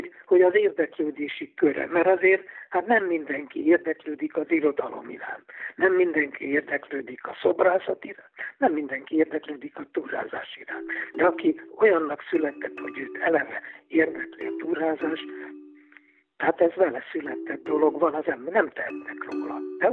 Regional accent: Hungary; magyar vagyok, és 95 éve itt élek

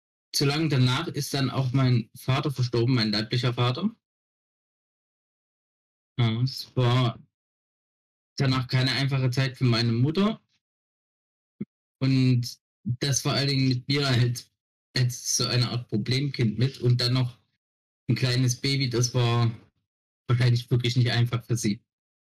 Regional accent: Zwenkau, Saxony, Germany; born there; also ich bin in Zwenkau geboren.

